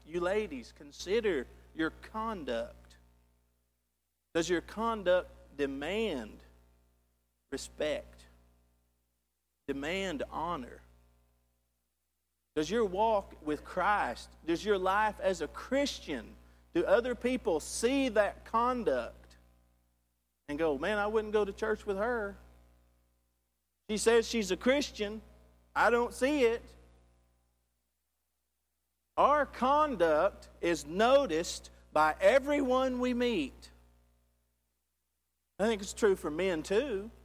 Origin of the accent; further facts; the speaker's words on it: Texas, United States; I said, I don't know what you can do. I'm from Texas. I don't know what you do up here.